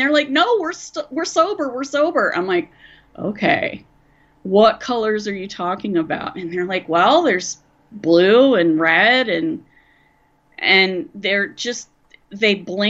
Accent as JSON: {"language": "English", "region": "West Virginia", "country": "United States", "tie": "born or raised there", "said": "And I grew up in West Virginia, which is very, very weird. So that's saying a lot if Athens is weirder than that."}